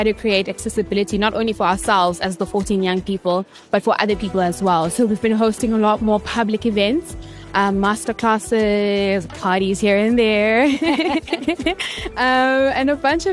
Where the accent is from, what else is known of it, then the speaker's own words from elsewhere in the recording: Eastern Cape, South Africa; and I'm from the Eastern Cape, And that to me is my whole package.